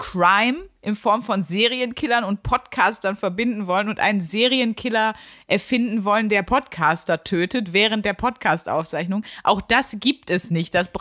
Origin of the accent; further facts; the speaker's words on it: North Rhine-Westphalia, Germany; Bei uns im Ruhrgebiet sagt man dazu einfach Labertasche.